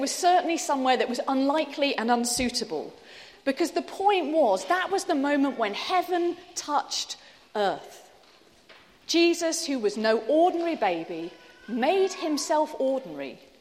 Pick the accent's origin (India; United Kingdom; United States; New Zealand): United Kingdom; England; because I'm terribly English and repressed and not very demonstrative.